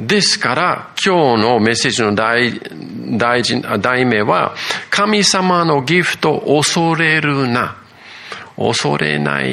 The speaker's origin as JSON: {"language": "Japanese", "town": "Yokohama", "region": "Kanagawa", "country": "Japan", "tie": "born or raised there", "also_born_or_lived": "Tokyo", "said": "東京生まれ横浜育ち"}